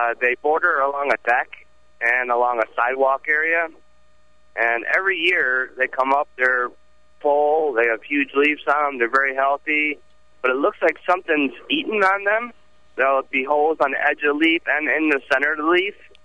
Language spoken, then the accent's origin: English; Warren, Michigan, United States; now in Hammett, United States; I'm in Pennsylvania right now, in Hammett, Pennsylvania, right outside of Erie, but I'm from Warren, Michigan.